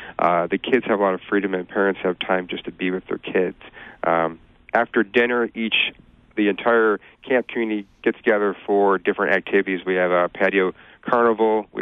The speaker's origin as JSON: {"language": "English", "town": "Detroit", "region": "Michigan", "country": "United States", "said": "You know, I'm from the Detroit area, but I have to say northwest part of Michigan is beautiful."}